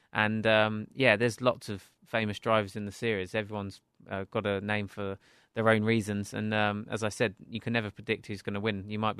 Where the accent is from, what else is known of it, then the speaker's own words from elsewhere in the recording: United Kingdom; Obviously, being British